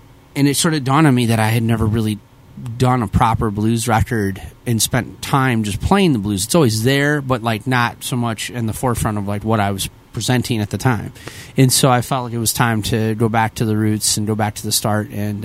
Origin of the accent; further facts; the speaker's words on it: Northfield, Minnesota, United States; he went to a Carleton College in my hometown, Northfield, back in the early 80s.